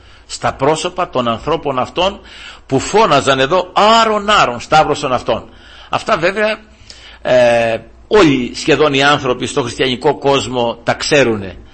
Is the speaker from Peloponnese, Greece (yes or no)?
yes; Peloponnese, Greece; στα μέρη μας εκεί, ας πούμε, στη Μεσσηνιακή Μάνη, που, από που κατάγομαι, εκεί στο Νταΐγετο, από εκεί είμαστε.